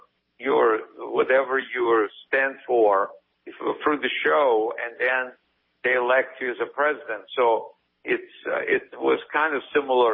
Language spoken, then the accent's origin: English; Odesa, Odesa Oblast, Ukraine; My family, I still have a lot of family there. And my wife is from Kiev. I'm from Odessa.